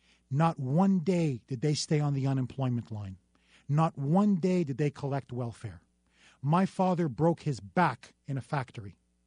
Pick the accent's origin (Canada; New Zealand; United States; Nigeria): Canada; I am originally from Canada, and I have lived and witnessed socialized medicine firsthand.